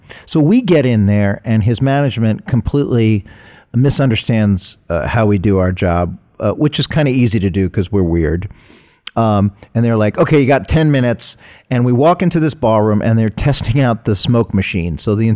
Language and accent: English; Brooklyn, New York, United States; I really needed to do was establish really fast to Chuck that I knew who the hell he was and that I was from Brooklyn.